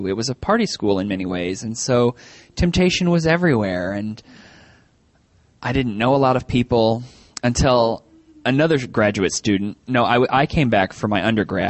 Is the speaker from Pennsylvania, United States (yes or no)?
no; Maryland, United States; As was mentioned, I'm from Maryland.